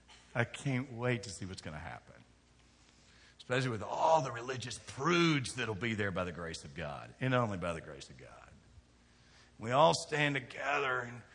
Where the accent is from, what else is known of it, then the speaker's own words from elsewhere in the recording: Kentucky, United States; I'm from Kentucky. We don't get all worked up about tobacco in Kentucky, do we?